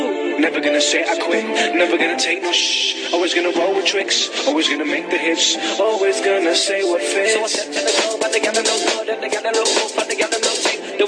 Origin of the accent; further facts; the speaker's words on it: Côte d’Ivoire; Chez moi, en Côte d'Ivoire, il y a certaines écoles où les enfants des pauvres ne peuvent pas y aller.